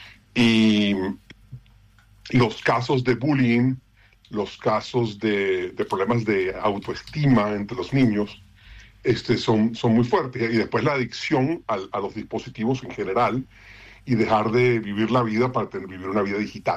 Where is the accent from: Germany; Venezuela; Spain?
Venezuela; now in Argentina; Soy venezolano.